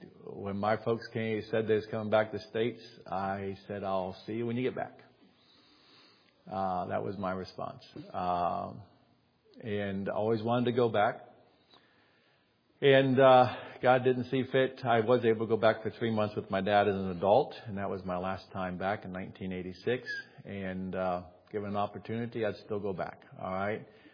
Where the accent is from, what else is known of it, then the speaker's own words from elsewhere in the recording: Central African Republic; I'm African by birth. I was born and raised in the Central African Republic.